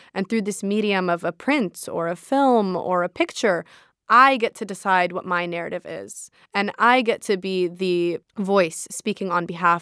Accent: San Diego, California, United States; When I was growing up in San Diego, El Cajon was known as Little Baghdad.

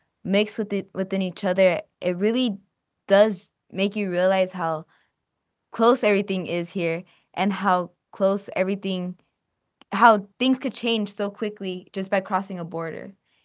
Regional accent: Calexico, California, United States; I lived in Calexico. I grew up in Calexico. So being close to the border

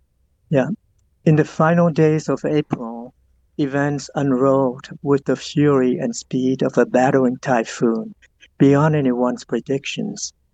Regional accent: Ho Chi Minh City, Vietnam; Oh, it was, Saigon back in those days was a place of where danger was a part of daily life.

